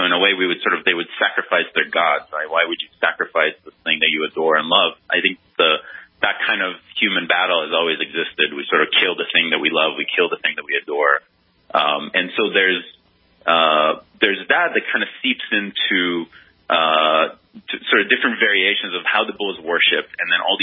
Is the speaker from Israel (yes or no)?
yes; Israel; also born or lived in United States; The name is Israeli, actually. I grew up in Israel. I was born in the States, but I grew up in Israel.